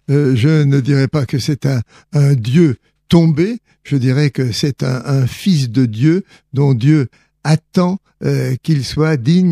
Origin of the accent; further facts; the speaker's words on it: Nouvelle-Aquitaine, France; also born or lived in Vendée, France; Il se trouve que mes parents, en raison de la crise, mes parents étaient très pauvres, ils ont été forcés d'émigrer plus au sud, en Charente-Maritime, et c'est là que j'ai passé mon enfance.